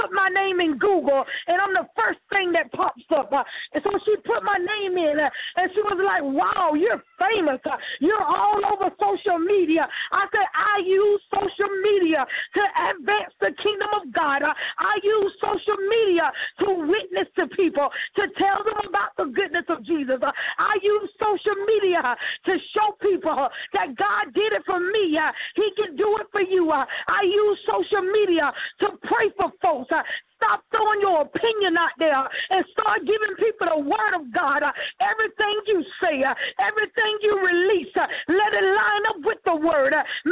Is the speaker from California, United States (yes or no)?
no; Georgia, United States; also born or lived in Florida; now in Illinois, United States; my home state, Georgia, my other home state, Florida, my now state, Illinois